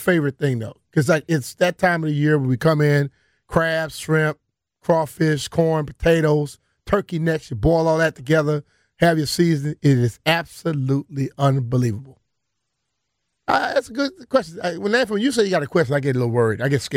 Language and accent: English; Plaquemine, Louisiana, United States; No, I'm from Plaquemine.